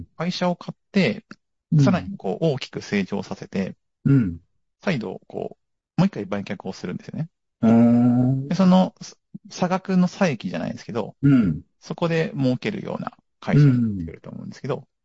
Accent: Gifu, Japan; まあ、うち、多分地元が岐阜なんですけど、多分岐阜で

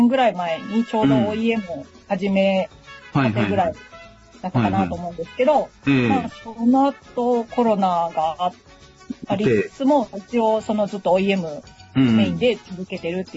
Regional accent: Osaka, Japan; now in Kyoto, Japan; もともと出身は大阪なんですけど今は京都に住んでて、

